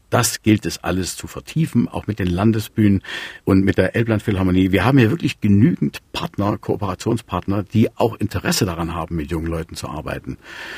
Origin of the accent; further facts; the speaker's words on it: Schwarzenberg, Saxony, Germany; Wir sind ja beide aus Schwarzenberg